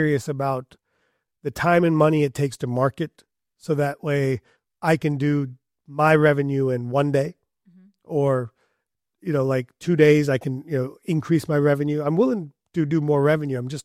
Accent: India; moved away; As an Indian immigrant, you know, like the guy that woke up at 2 o'clock in the morning to clean a room in case we could rent it again that night.

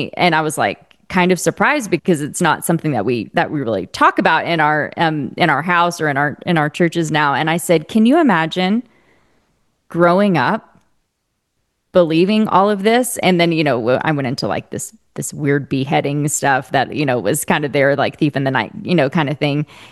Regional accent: Bible Belt, United States; the theological teachings that I grew up with in Bible Belt America

